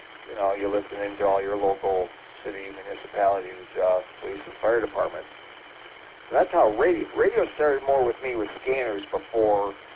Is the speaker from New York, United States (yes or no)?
no; St. Clair Shores, Michigan, United States; Yeah, I grew up in St. Clair Shores, and I've known a lot of law enforcement personnel that have come and gone.